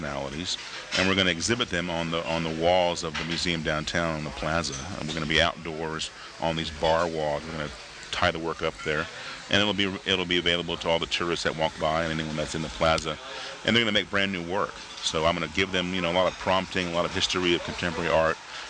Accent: Oklahoma, United States; Well, for me, I'm from the Cheyenne Nation and Southern Cheyenne in Oklahoma.

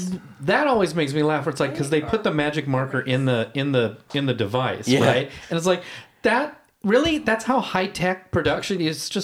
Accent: United States; Yes, as an American.

